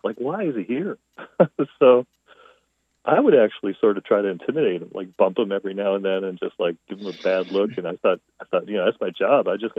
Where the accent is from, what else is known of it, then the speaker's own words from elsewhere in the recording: Liverpool, New York, United States; I grew up in a small town in the part of Syracuse, New York, called Liverpool, New York.